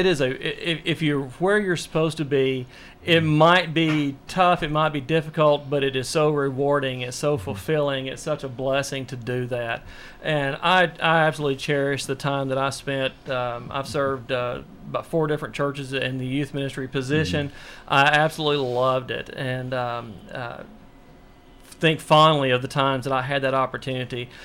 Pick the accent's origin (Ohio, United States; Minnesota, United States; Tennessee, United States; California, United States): Tennessee, United States; Woodbury; I grew up in Woodbury, grew up in Cannon County, graduated high school from Cannon County High School.